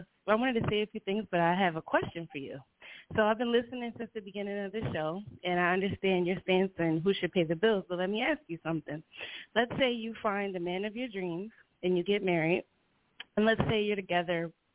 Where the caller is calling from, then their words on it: New Jersey, United States; I'm calling in from Jersey